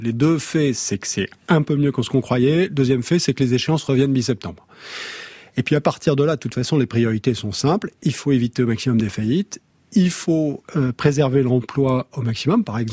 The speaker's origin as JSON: {"language": "French", "country": "France", "said": "Je suis provincial d'origine. J'ai quitté Paris pour aller à Bruxelles pour que mes enfants vivent ailleurs qu'à Paris. Quand on est revenu de Bruxelles, c'était pour vivre en province"}